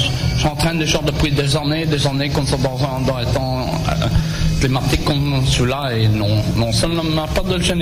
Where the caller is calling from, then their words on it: Belgium; je suis venu aujourd'hui spécialement de Belgique